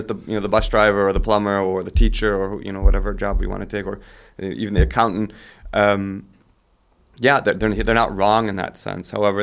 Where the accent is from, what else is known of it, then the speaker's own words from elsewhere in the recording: United States; now in Germany; So I grew up in the States, and that's definitely something I had never heard of.